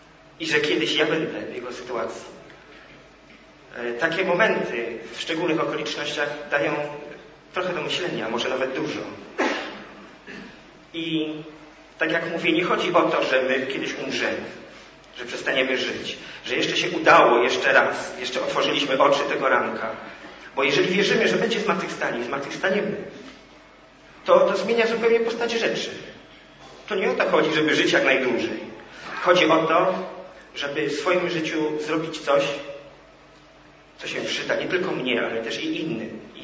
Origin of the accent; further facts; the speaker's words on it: Miechów, Lesser Poland, Poland; also born or lived in Kraków; Wychowałem się tutaj, w Miechowie, w Krakowie, w Europie.